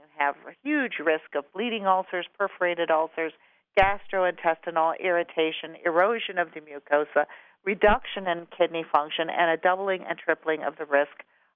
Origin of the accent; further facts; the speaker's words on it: Green Bay, Wisconsin, United States; So since I'm from Green Bay, Wisconsin, I have to do a football analogy.